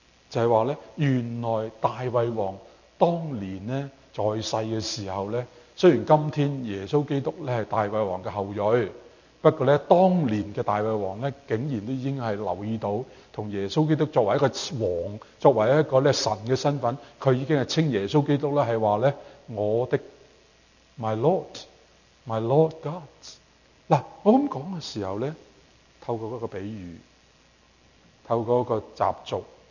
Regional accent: China; 我哋譬如我哋中國人咧

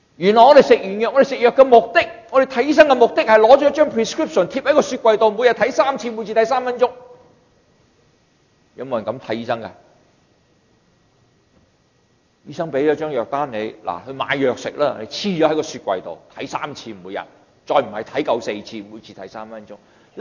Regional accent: Hong Kong; now in Canada; 以前我香港人有防盗眼，除咗防盗眼之外咧，仲有铁闸噶嘛。我屋企唔单止一道铁闸，我以前住香港度两堂铁闸噶

